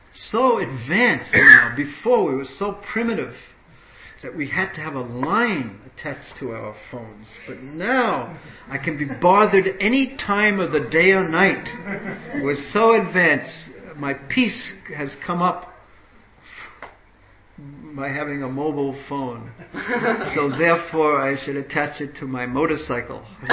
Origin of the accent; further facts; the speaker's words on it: New York, United States; even when I was growing up in New York, which is so famous for crime and so many things that are happening, but we never would lock our door at night.